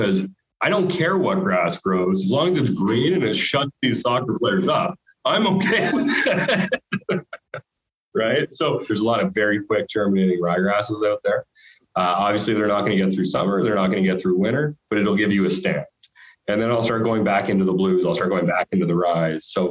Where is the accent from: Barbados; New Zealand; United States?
Barbados; born there; I was born in Barbados, so I don't need work permits.